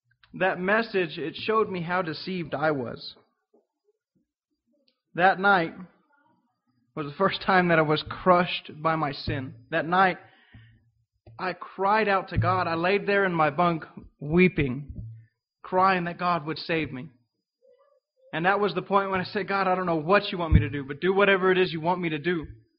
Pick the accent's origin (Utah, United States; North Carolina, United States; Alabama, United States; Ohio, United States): North Carolina, United States; Swansboro; We're from Swansboro, North Carolina.